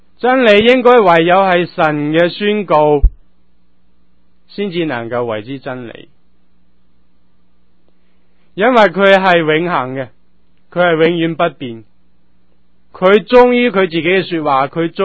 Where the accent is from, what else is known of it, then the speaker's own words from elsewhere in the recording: China; 我们中国人有千千万万那么多的神，到底讲的哪一个？